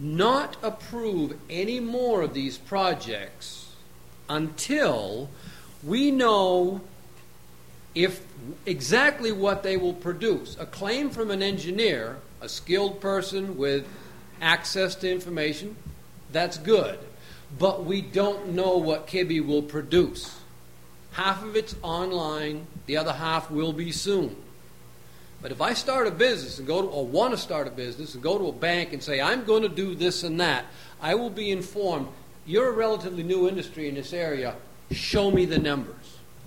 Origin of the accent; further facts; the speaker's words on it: Phillips, United States; I'm from Phillips.